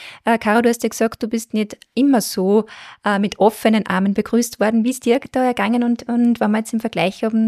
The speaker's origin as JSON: {"language": "German", "region": "Upper Austria", "country": "Austria", "tie": "born there", "said": "Es war total spannend für mich jetzt als gebürtige Oberösterreicherin"}